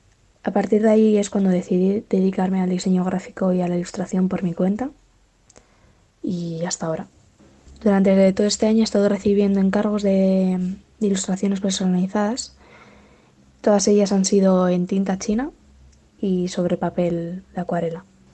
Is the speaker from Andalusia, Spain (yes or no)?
no; Hondarribia, Basque Country, Spain; soy de Hondarribia, un pueblito que está en Guipúzcoa y que hace frontera con Francia.